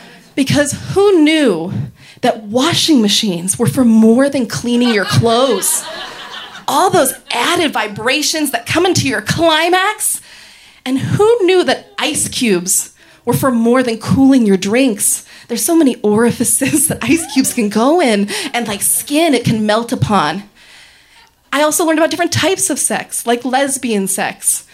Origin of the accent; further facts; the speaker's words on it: Reno, Nevada, United States; I'm from Reno, Nevada.